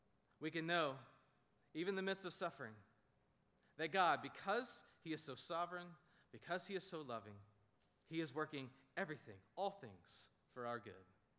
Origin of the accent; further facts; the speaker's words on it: Florence, South Carolina, United States; Before that, I've lived my entire life in the South. So I was raised in Florence, South Carolina.